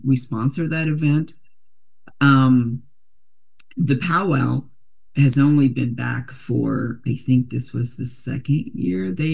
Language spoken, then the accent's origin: English; Dallas, Texas, United States; You know, I mean, Dallas, I'm from Dallas, Texas.